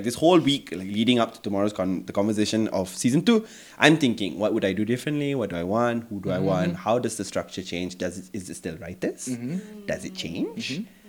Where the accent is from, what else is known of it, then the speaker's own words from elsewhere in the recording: India; And like I was very conscious of the fact that I'm Indian